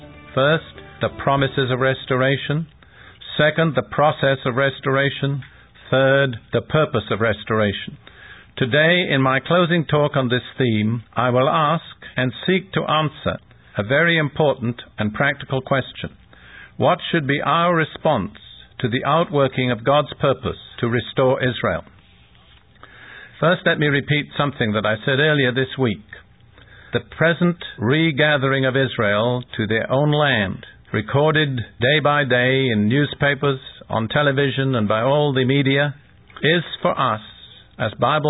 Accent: United Kingdom; I want to tell you that I am British.

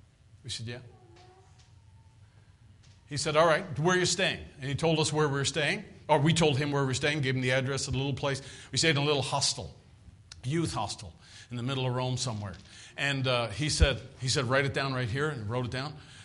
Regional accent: Newfoundland and Labrador, Canada; I said, we're from Canada. Where in Canada? Newfoundland. Oh, whoa, really? I was the only one from Newfoundland.

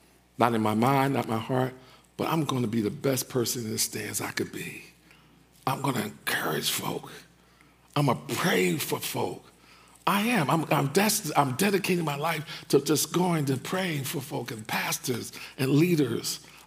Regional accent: East Orange, New Jersey, United States; And they were from, I'm from East Orange. And they were from East Orange as well. East Orange High, I went to Scott.

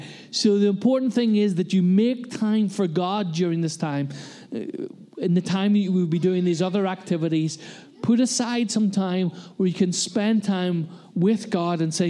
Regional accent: Ireland; And that's tough as an Irishman, Sue. Giving up the bread is the hard thing.

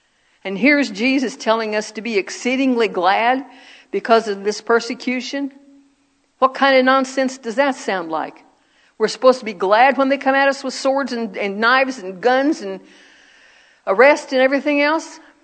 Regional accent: United States; I'm American. Duh. Y'all know that by my accent, first and foremost.

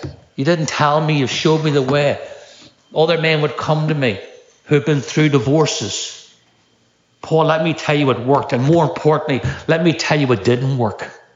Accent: Northern Ireland, United Kingdom; I grew up in Northern Ireland and we talked about freedom and would sit in pubs singing about freedom, would even march in the streets for freedom.

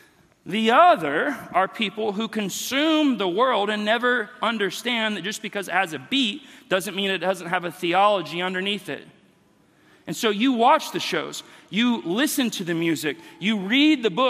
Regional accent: Kansas City, United States; I have to remember I'm from Kansas City.

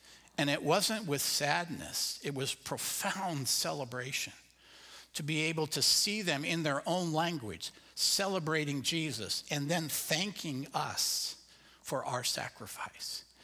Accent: Portland, Oregon, United States; And I was raised in Portland, Oregon, where they joke about you can tell it's summer because the rain gets warmer.

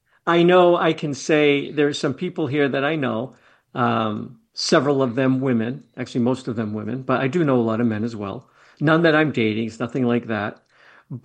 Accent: Colorado, United States; When people hear, still now, I'm from Colorado, and if they haven't met me yet, they don't know why I want to move.

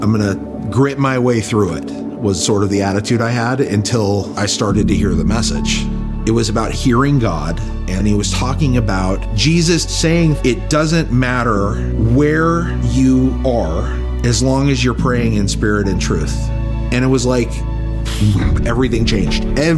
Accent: San Fernando Valley, California, United States; I had a very normal childhood. I grew up in the San Fernando Valley. My family was very big, very Italian.

